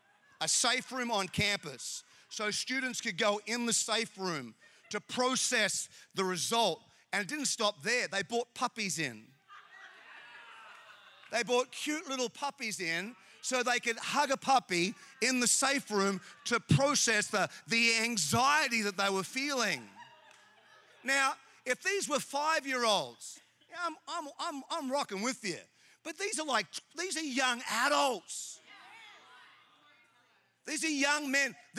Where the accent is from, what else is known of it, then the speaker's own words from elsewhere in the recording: Australia; now in United States; Now, I'm an Australian, you know, Chinese Australian, but I'm an Australian. And I live in America